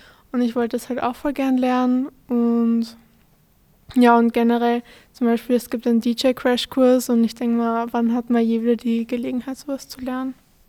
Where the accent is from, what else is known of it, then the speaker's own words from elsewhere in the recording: Wales, United Kingdom; German is a second language; ich bin aus Wales und 16 Jahre alt.